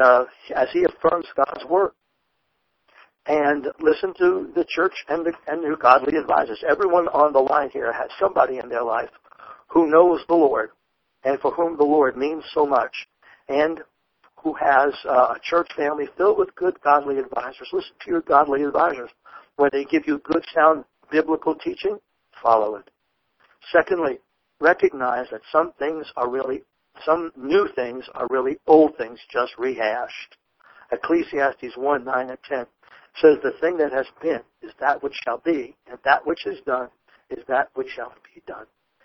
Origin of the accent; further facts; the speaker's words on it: Brooklyn, New York, United States; born there; I was born in the Samaritan Hospital in Brooklyn.